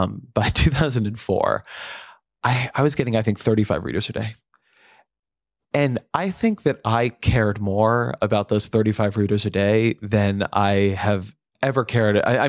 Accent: Irvine, California, United States; There's a guy named Kevin Drum, who was actually in my hometown of Irvine, California.

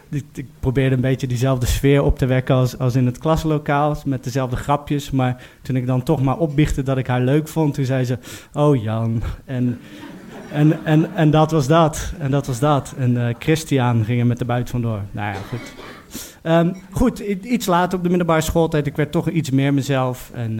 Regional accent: Zeeland, Netherlands; ik kom uit Zeeland. Ik ben de zoon van een dierenwinkelier.

